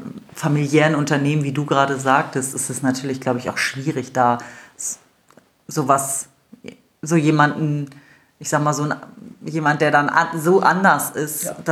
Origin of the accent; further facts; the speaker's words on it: Wolfsburg, Lower Saxony, Germany; Also ich bin ja in Wolfsburg groß geworden, von daher bin ich ja auch mit vielen Italienern groß geworden